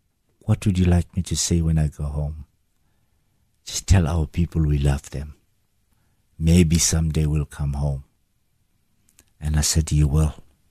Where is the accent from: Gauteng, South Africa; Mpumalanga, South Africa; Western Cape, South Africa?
Gauteng, South Africa; Soweto; And here I was, I come from Soweto, and she asks me to write a song for her.